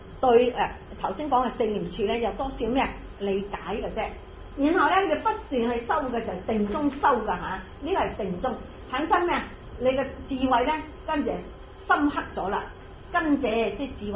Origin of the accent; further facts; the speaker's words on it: China; 但系我哋中国人根深蒂固。